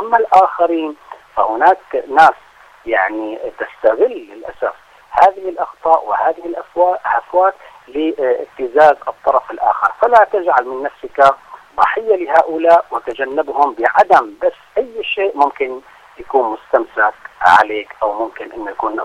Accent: Syria; نحن عندنا في سوريا موضوع الجريمة الإلكترونية

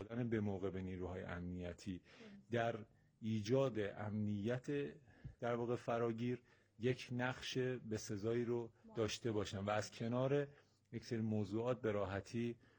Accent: Iran; هر کدوم از ما به عنوان یک ایرانی یک وظیفه داریم

